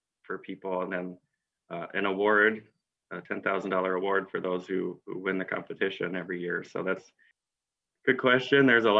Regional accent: Bemidji, Minnesota, United States; Well, I grew up in Bemidji, playing hockey and soccer and baseball and traveling all over, you know, hibbing and up on the range and all over the region.

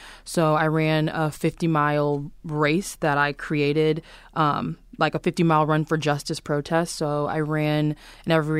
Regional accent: Springfield, United States; now in New York City, United States; the first musical I did was Annie in my hometown in Springfield. I live in New York City now

